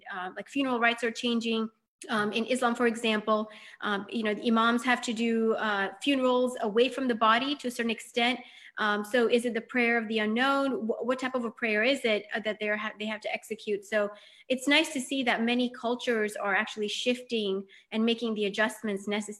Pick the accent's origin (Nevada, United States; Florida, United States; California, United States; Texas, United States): Florida, United States; Gainesville; And then we brought that custom here into the United States, growing up in Florida, Gainesville, Florida. Go Gators.